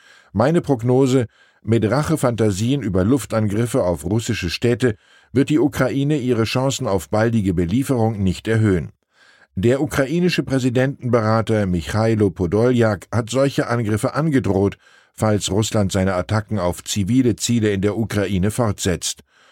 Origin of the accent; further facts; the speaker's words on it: Hamburg, Germany; Außerdem habe ich als Hamburger überhaupt keine Ahnung, wovon ich hier schreibe.